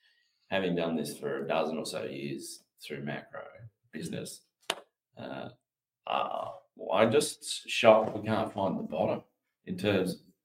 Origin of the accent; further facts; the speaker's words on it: Australia; what I think as an Aussie investor is a fantastic opportunity as China slides and the US rises